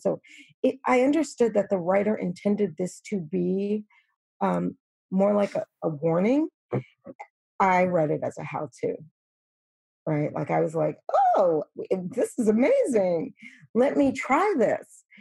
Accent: New York, United States; I remember living in New York. I have my own apartment. I'm from New York.

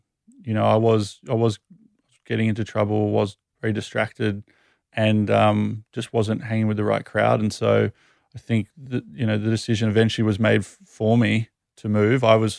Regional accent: Sydney, New South Wales, Australia; also born or lived in United Kingdom; Sydney, born and raised.

